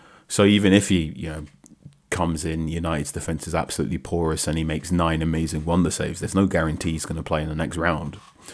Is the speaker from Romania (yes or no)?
no; Ghana; As a Ghanaian, I'm rooting for Andre Onana's Cameroon to win against Nigeria.